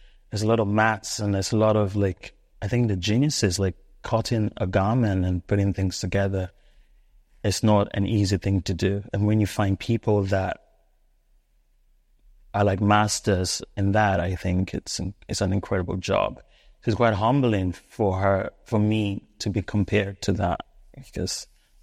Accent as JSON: {"language": "English", "country": "Sierra Leone", "tie": "born there", "said": "I think I was born in Sierra Leone"}